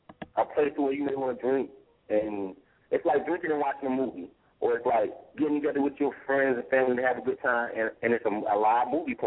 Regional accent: the South, United States; accent: Southern; But it's still gonna have that South Southern tradition in it, you know what I'm saying? That's my little accent, they say, you know.

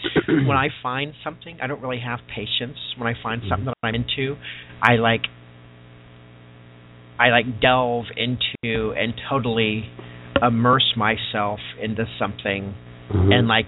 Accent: Ohio, United States; born there; I was born in Ohio.

